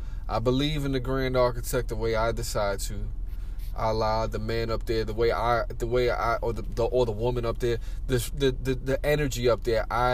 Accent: New York City, New York, United States; I was born in Our Lady of Mercy Hospital in the Bronx. I was raised on Briggs Ave and Kingsbridge in the Bronx.

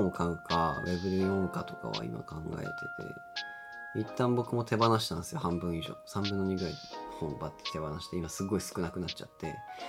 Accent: Hokkaido, Japan; 自分なんかは北海道出身だから、まあいつか故郷に帰るみたいな選択肢もなくはないなっていう気持ちになってるんですよ

